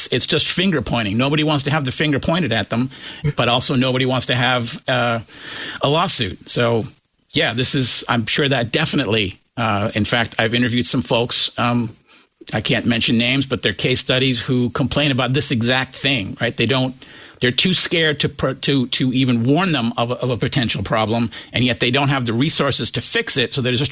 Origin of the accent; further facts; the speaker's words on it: New York, United States; Look, I'm from New York, so I'm perhaps a shade more cynical than the people at Trend Micro.